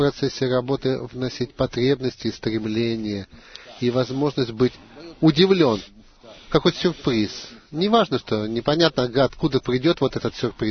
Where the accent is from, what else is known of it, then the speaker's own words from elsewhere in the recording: Tel Aviv, Tel Aviv District, Israel; Я из Тель-Авива центрального.